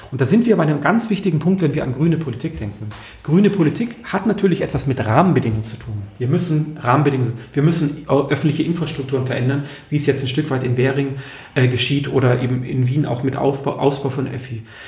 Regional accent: Mainau, Baden-Württemberg, Germany; also born or lived in Frankfurt am Main; ich bin auf der Insel Mainau aufgewachsen, im Bodensee, auf dieser grünen Insel

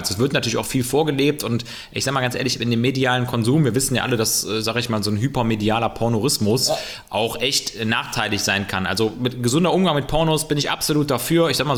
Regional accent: West Germany, Germany; Ich bin ja auch ein Wessi.

